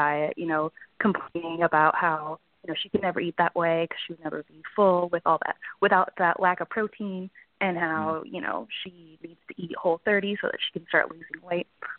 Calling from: California, United States; I'm calling from Southern California.

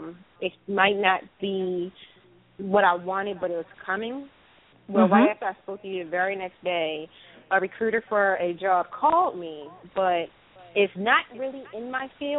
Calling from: Alexandria, Virginia, United States; Alexandria, Virginia.

